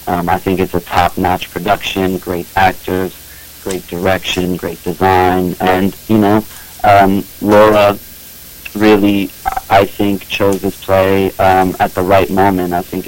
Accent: United States; growing up as a Palestinian American, I had to lear

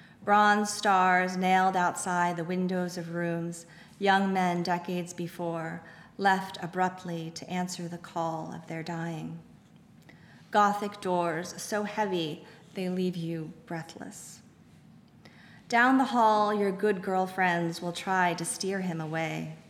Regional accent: New Jersey, United States; the neighborhood that I grew up in, the development that I grew up in South Jersey, all the streets were named after poets

